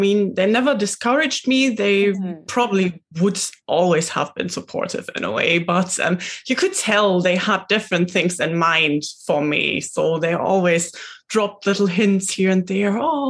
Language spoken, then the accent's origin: English; Germany; now in Glasgow, United Kingdom; So I'm originally from Germany. And, yeah, I landed here and that's where I stayed.